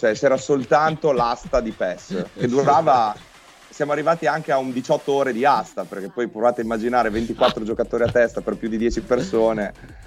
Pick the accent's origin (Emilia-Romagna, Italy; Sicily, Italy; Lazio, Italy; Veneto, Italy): Emilia-Romagna, Italy; Reggio Emilia; si è presentata l'opportunità di giocare per la squadra della mia città, perché sono di Reggio Emilia